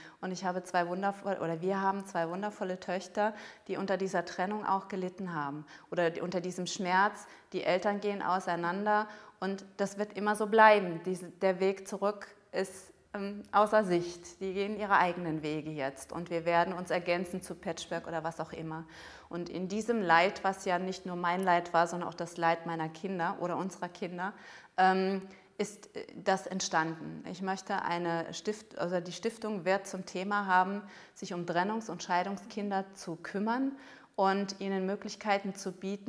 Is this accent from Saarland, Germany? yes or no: yes; Saarland, Germany; Ich stamme aus dem Saarland